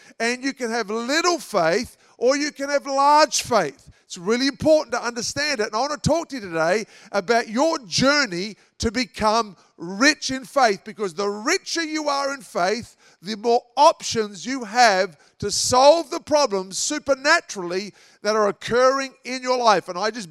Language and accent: English; Australia; And they just can't believe it as an Aussie.